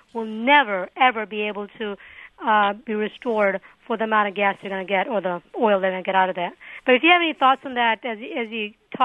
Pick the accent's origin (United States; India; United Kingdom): India; born there; because I was born in India